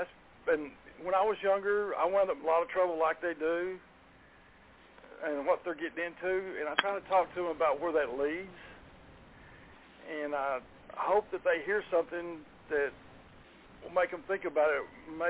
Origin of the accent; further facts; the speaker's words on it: Garland, Texas, United States; I grew up in Garland, Texas. I've lived in Garland all my life.